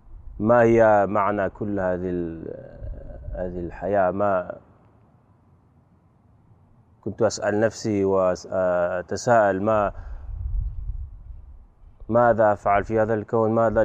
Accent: Paris, Île-de-France, France; Arabic is a second language; أنا فرنسي وعمري 36 سنة، ولدت في باريس عام 1975 في شهر يناير. دخلت في الإسلام

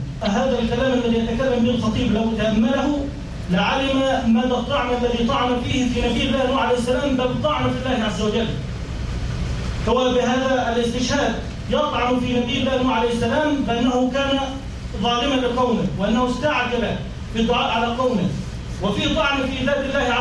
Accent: Egypt; عندنا في مصر ابتلينا والعياذ بالله

